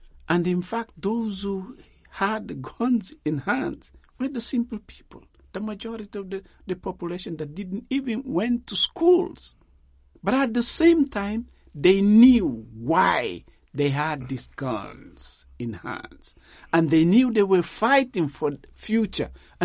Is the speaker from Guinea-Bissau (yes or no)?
yes; Guinea-Bissau; English is a second language; because I'm an African from Guinea-Bissau. But the first reality is that I'm African